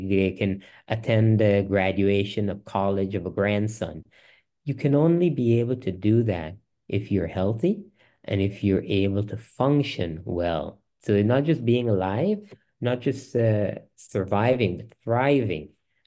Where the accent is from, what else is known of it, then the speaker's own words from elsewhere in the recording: Guyana; which growing up in Guyana, I had seen there was a legendary physician there